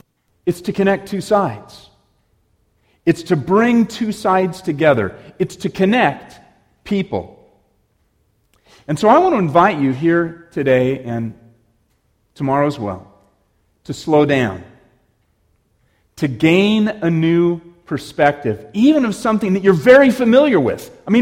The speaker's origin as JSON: {"language": "English", "town": "Newberg", "region": "Oregon", "country": "United States", "tie": "born or raised there", "said": "I grew up in Newburgh, Oregon. My dad was at George Fox College back then, now university."}